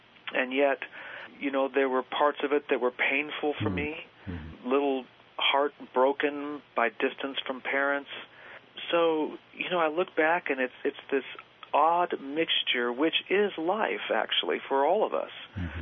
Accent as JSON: {"language": "English", "country": "Argentina", "tie": "born or raised there", "also_born_or_lived": "Costa Rica", "said": "I was raised in South America. My folks were missionaries in Argentina."}